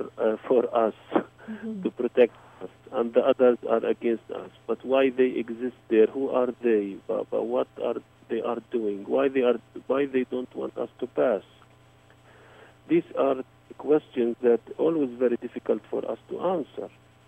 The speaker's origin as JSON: {"language": "English", "town": "Bethlehem", "region": "West Bank", "country": "Palestine", "lives_now": "Ramallah, Palestine", "said": "I am originally from Bethlehem. I moved to Ramallah because of the checkpoints. But whenever I go to see my family in Bethlehem"}